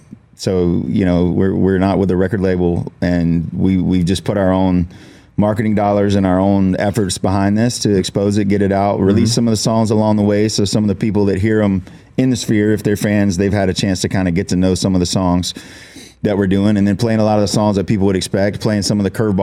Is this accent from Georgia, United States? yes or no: yes; Atlanta, Georgia, United States; I'm from Atlanta and home team, you know, Falcons, Braves, Bulldogs.